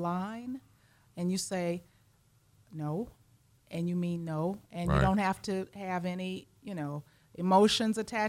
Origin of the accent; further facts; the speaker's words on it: Chicago, Illinois, United States; I grew up in Chicago. I'm a Chicago girl.